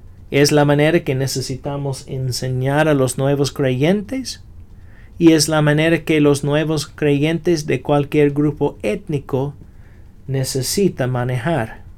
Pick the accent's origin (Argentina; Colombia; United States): United States; yo soy de los Estados Unidos, y cuando voy a otros países, mi meta no debe ser para instruir a las personas cómo vivir como las personas en los Estados Unidos viven